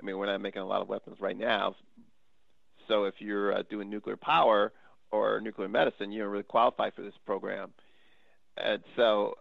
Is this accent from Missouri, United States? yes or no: yes; St. Louis, Missouri, United States; first of all, I grew up in St. Louis, and I didn't know.